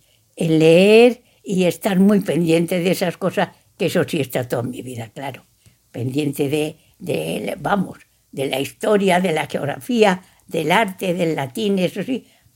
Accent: Madrid, Community of Madrid, Spain; porque en la posguerra, pues a mi madre le daba miedo que bajáramos a la calle, porque soy de Madrid

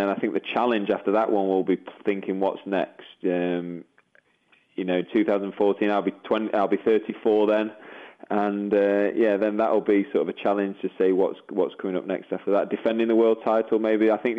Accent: Sheffield, Yorkshire and the Humber, United Kingdom; You know, I'm just someone from Sheffield who sort of hacked the ball around over the years

